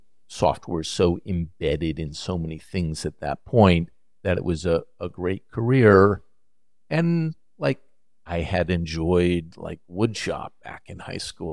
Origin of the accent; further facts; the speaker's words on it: Hollywood, California, United States; born there; I was born in Hollywood, technically.